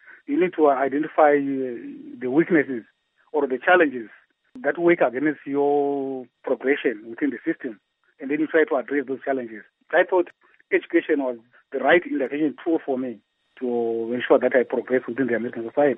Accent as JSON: {"language": "English", "region": "Masvingo", "country": "Zimbabwe", "tie": "born or raised there", "said": "I grew up in Mafshingo, in the rural areas. I went to Murambwe School, its name, Mchakata Growth Point. You know, I'm still that person, you know. They say what? SRB, from rural background."}